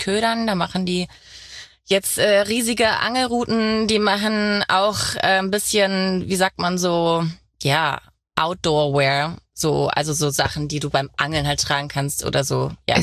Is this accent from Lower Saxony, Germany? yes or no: yes; Cloppenburg, Lower Saxony, Germany; Ursprünglich komme ich aus Kloppenburg, ganz kleines Städtchen in der Nähe von Bremen. Wenn Leute Bremen nicht kennen, sage ich Hamburg.